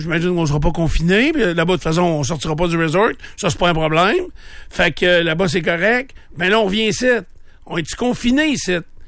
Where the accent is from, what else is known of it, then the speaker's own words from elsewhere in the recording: Canada; Ben moi, je suis un Canadien.